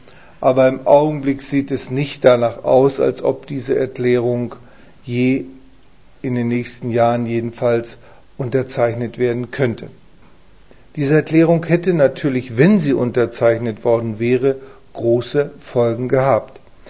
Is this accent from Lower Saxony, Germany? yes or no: yes; Lower Saxony, Germany; Ich komme aus einer lutherischen Gemeinde, der Hannoverschen Landeskirche, und meine Gemeinde, meine Heimatgemeinde hat 1800 Mitglieder.